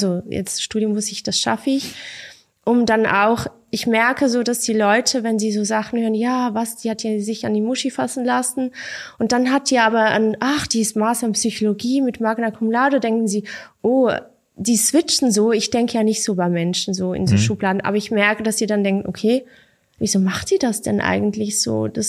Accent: Lucerne, Switzerland

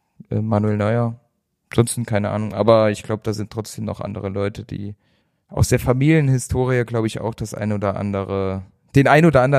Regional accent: North Rhine-Westphalia, Germany; Wir sind alle hier in der Großstadt groß geworden.

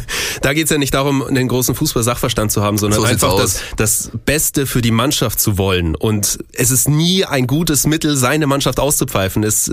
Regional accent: Munich, Bavaria, Germany; born there; ich bin gebürtiger Münchner

